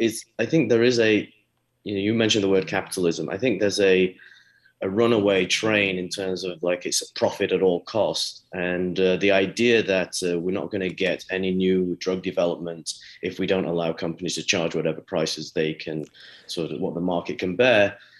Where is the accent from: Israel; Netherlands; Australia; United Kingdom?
United Kingdom; now in United States; I'm from the United Kingdom, we have a national health service. I'm not saying it's perfect, but I've lived in the United States for a good 15 years now